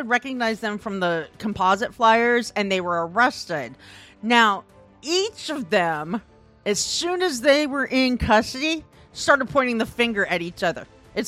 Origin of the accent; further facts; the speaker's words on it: Midwest, United States; Honey, no. I'm from the Midwest.